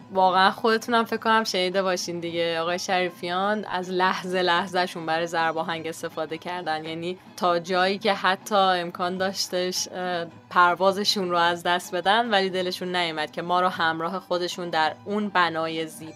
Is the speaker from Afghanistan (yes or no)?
no; Iran; واقعا افتخار میکنم لحظه لحظه به ایرانی بودنم.